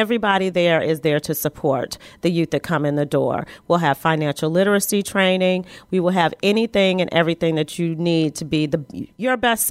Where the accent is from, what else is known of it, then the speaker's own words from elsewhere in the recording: Michigan, United States; now in Atlanta, United States; I am from Michigan originally, but I went to Spelman College and came back here in 1998 to be part of the community here.